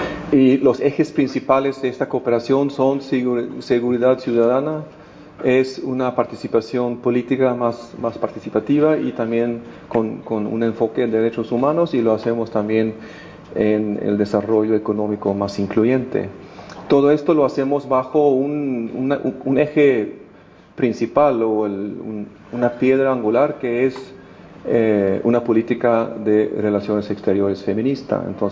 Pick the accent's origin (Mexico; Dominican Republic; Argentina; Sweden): Sweden; Spanish is a second language; now in Guatemala; este trabajo está recibiendo atención en mi país, en Suecia, pero también a nivel mundial